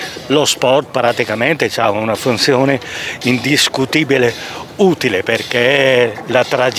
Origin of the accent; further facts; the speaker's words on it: Cavezzo, Emilia-Romagna, Italy; siamo di Cavezzo, un paesino poco lontano.